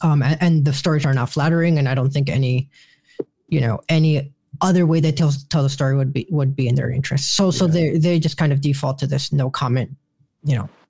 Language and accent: English; Chicago, Illinois, United States; I grew up in Little Village, people just ignore, you know, Black and brown people